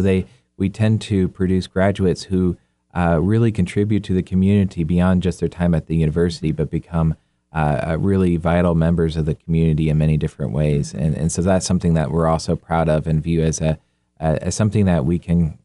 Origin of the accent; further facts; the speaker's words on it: Richmond, Indiana, United States; now in Fort Wayne, United States; I'm actually from Richmond, Indiana, which is a couple hours down the road, but I've been in Fort Wayne since 2005.